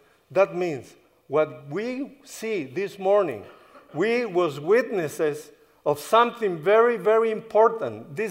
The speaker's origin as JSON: {"language": "English", "country": "United States", "lives_now": "Chile", "said": "With a group of young people from our church in Chile, if you notice by my accent, I am no local, but I am an American."}